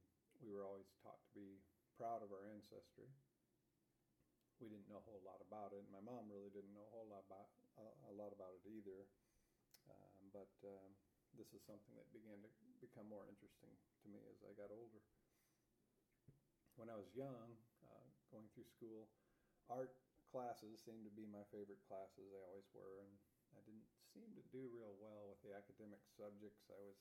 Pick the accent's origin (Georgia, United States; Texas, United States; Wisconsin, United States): Georgia, United States; born there; I was born August 18, 1955. I was born in Georgia in an army hospital.